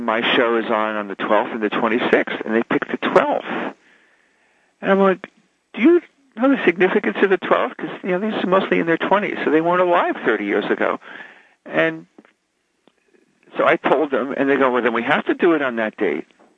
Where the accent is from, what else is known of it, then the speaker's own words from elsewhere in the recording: New Jersey, United States; but I grew up in Jersey, and Jersey Central Power and Light would send their representatives to school